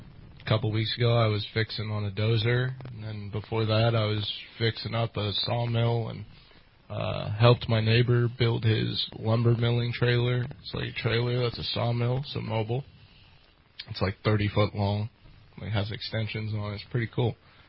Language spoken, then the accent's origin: English; Livermore, California, United States; I grew up actually down in Livermore, which if you don't know where that is, it's like in between Oakland and Tracy.